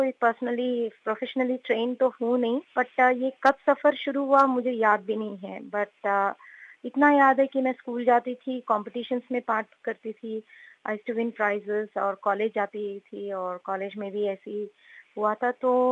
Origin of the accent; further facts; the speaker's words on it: Jaipur, Rajasthan, India; also born or lived in Hyderabad / Mumbai / Nagpur; मैं वैसे जन्मी हूँ हैदराबाद में, बट राजस्थान जयपुर में मैं पली बड़ी हूँ। उसके बाद मैं बॉम्बे में रही हूँ